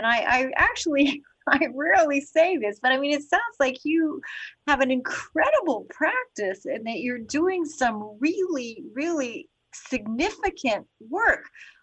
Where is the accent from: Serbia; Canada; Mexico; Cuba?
Canada; now in New York, United States; I'm Canadian, living in New York, of course, right now.